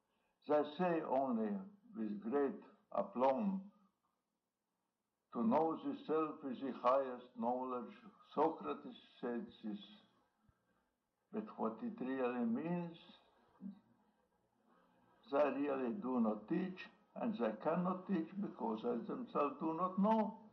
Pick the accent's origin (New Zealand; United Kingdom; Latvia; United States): Latvia; Tukums, Tukums Municipality; I was born in Tukum, a small town in Latvia. Latvia was at the time under the rule of the Tsar of Russia. It was 1905, July 4th.